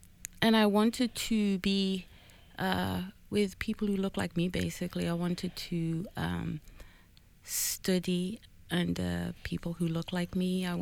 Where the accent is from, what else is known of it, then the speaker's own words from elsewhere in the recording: Liverpool, North West England, United Kingdom; I come from a port town, Liverpool.